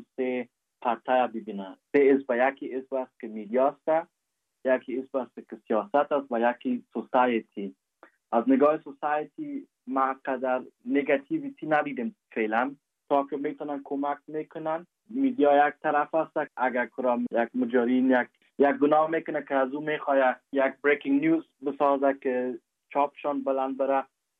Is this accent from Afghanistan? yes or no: yes; Afghanistan; now in Germany